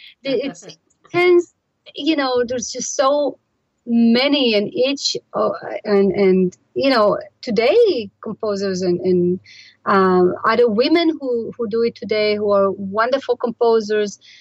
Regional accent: Israel; You know, I come from Israel, which is in the heat of the Middle East, this tiny country surrounded by a lot of Arab countries.

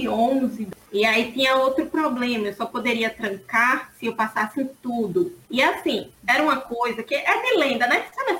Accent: Maceió, Alagoas, Brazil; sou de Maceió, Alagoas, Nordeste, bem longinho de vocês. Sou doutorando em Física e sou mamãe da Alice.

